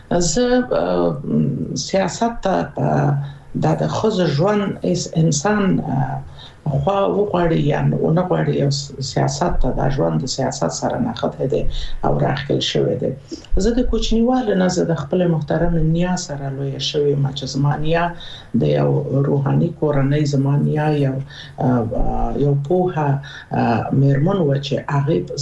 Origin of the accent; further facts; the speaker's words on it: Nangarhar, Afghanistan; born there; زه په ننګرهار کې زیږیدلې یم، د بیسودو په کلي کې زیږیدلې یم چې د ننګرهار ته نږدې د بیسود د پله تر څنګ یوه سیمه ده او د جمالیو کلي کې زه زیږیدلې.